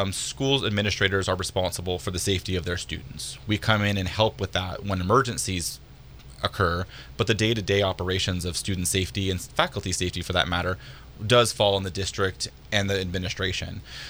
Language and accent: English; Petaluma, California, United States; I grew up in Petaluma. I went to Casa Grande High School, an open-air campus as well.